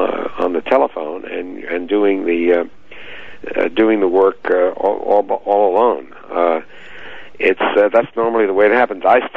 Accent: Brooklyn, New York, United States; No, I grew up in Brooklyn.

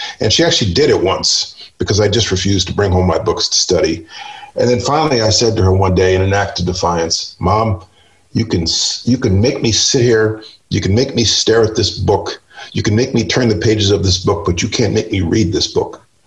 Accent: Wappingers Falls, New York, United States; I was 5 or 6. We moved upstate to the Hudson Valley to a little town called Wappingers Falls, New York.

